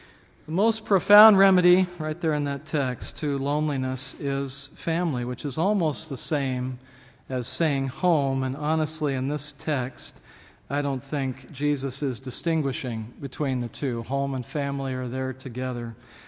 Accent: California, United States; And I grew up near San Francisco.

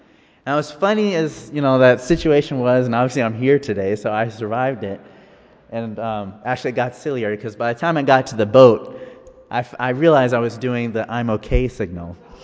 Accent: San Diego, California, United States; I grew up in San Diego and part of my childhood, and I love the beach.

